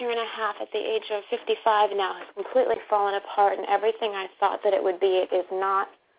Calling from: Connecticut, United States; Connecticut.

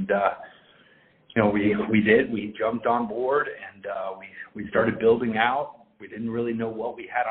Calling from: Dallas, Texas, United States; We are in Dallas, Texas, real close to SMU in downtown

